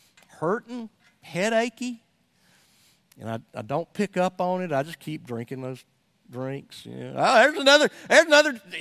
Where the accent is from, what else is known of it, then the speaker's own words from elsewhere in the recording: Somerville, Georgia, United States; I'm from Somerville, Georgia. It's a Coke.